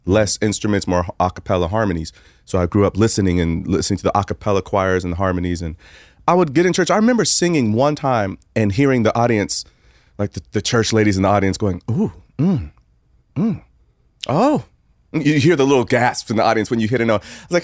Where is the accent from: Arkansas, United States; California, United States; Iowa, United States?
California, United States; Pasadena; I'm from Pasadena. I'm from LA.